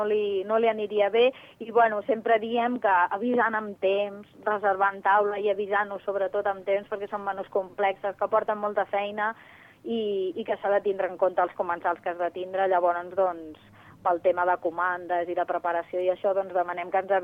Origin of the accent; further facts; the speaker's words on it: La Floresta, Catalonia, Spain; born there; jo sóc nascuda aquí a la Floresta i els meus pares tenen la casa en propietat, que és on ara està ubicat el restaurant